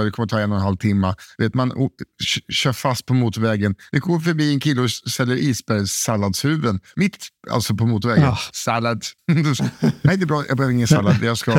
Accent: Sweden; no, I'm from Sweden.

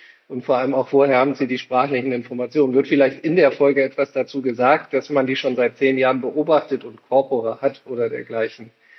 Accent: Wilhelmshaven, Lower Saxony, Germany; ich komme aus Wilhelmshaven

